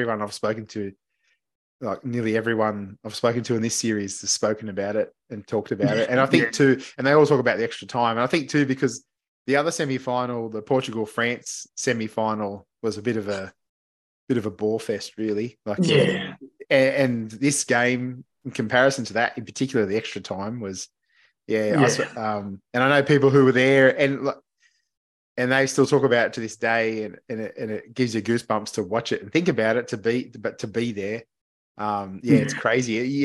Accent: Australia; yeah, I know what that's like growing up in Australia.

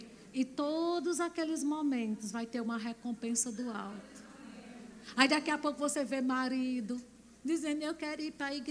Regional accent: Campina Grande, Paraíba, Brazil; born there; Nasci em Campina Grande, no interior da Paraíba, com esse sotaque arrastado.

